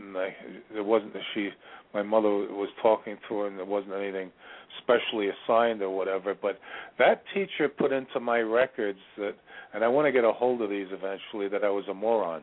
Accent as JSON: {"language": "English", "town": "Bayside", "region": "New York", "country": "United States", "tie": "born or raised there", "said": "The house I grew up in Bayside, New York, there is now a public school there on the property."}